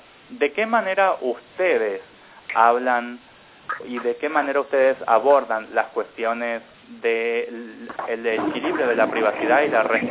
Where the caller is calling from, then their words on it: Toronto, Ontario, Canada; Disculpen … Estoy llamando desde Toronto, Canadá.